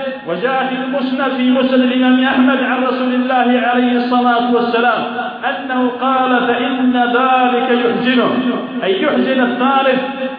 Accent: Yemen; بلادنا اليمن

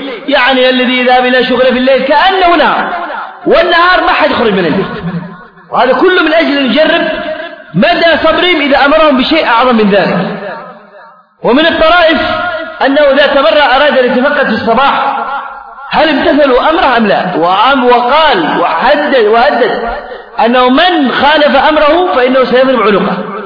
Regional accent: Aden, Yemen; يمكن يستهوا عندنا في عدن ولا في بعض المحافظات

